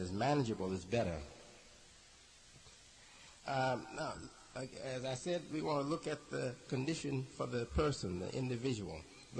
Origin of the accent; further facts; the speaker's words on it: United States; now in Chicago, United States; They say, where are you from? I say, well, I'm from the United States. I say, I reside in Chicago.